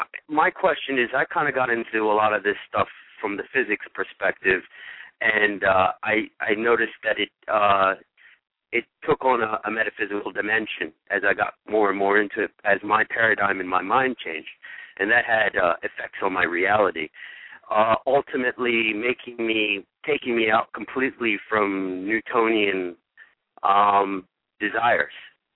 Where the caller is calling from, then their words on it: Maryland, United States; Hi, I'm from Maryland.